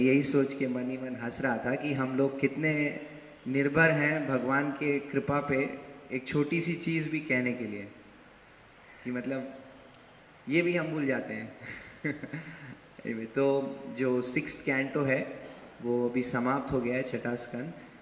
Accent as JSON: {"language": "Hindi", "region": "South India", "country": "India", "second_language": "Hindi", "said": "और मैं दक्षिण भारत से हूँ तो मेरा हिंदी उतना अच्छा नहीं है"}